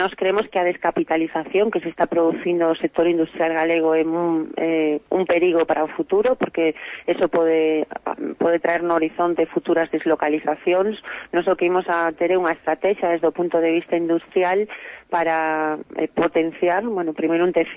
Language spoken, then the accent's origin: Galician; Galicia, Spain; nós, como galegos e galegas, non nos beneficiamos da producción de enerxía eléctrica